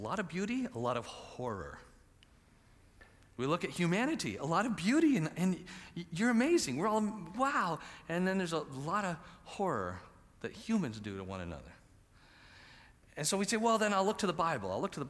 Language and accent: English; Canada; Because I'm a Canadian.